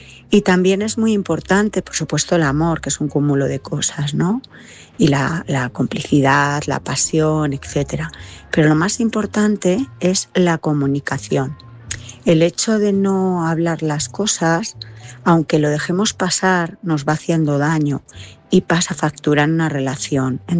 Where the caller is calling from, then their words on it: Madrid, Community of Madrid, Spain; corresponsal de Madrid.